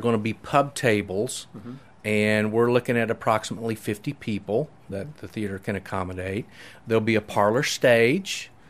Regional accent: Tulsa, Oklahoma, United States; No, I'm from Tulsa.

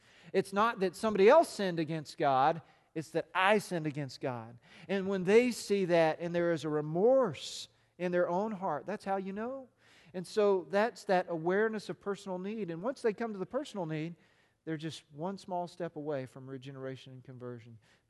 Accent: United States; We grew up in America.

